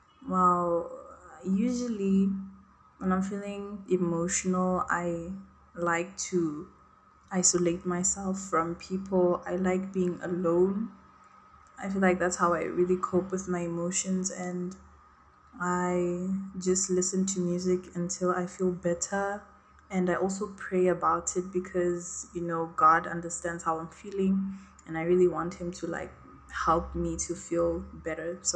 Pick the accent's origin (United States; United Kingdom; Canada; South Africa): South Africa; I'm from South Africa.